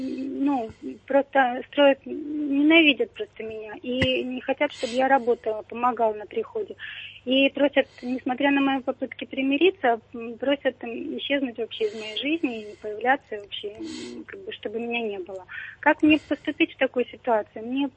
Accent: Ivanovo Oblast, Russia; Я из Ивановской области.

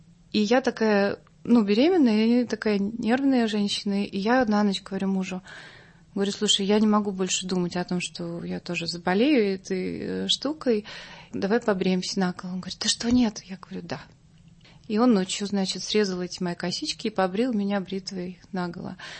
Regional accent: Moscow, Russia; А я такой москвич-москвич

